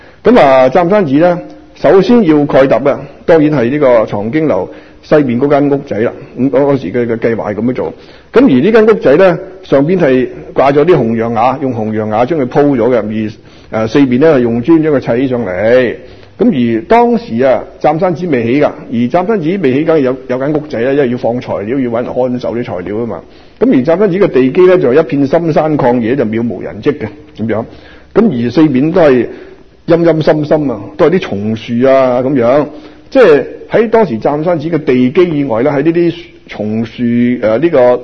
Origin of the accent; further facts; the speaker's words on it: Guangdong, China; 普通話我都識，英文我都識，但係始終咧唔係廣東話自己地道講嘅説話。咁譬如我係廣東人，既然我現生呢個願要我做一個廣東人，咁我自己自不然用廣東話去講好啲啦